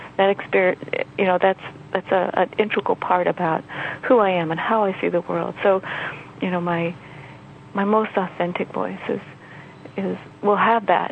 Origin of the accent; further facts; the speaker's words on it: Indiana, United States; Another thing I gave myself permission to do was to sound like a Hoosier. <You know>? I'm from Indiana, and I live in the Bloomington area in southern Indiana.